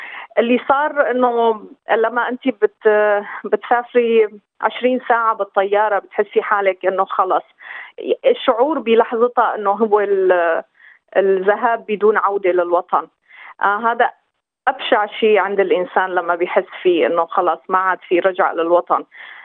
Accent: Syria; moved away; also born or lived in Iraq; أنا من سوريا، انتقلت للعراق بسبب الأوضاع اللي ساءت بسوريا بال2014، صرت بالعراق.

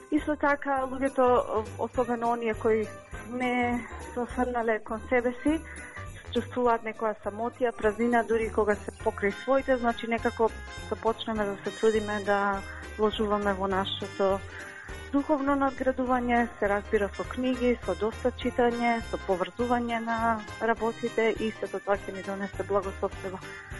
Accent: Wollongong, New South Wales, Australia; од Вуламбонг.

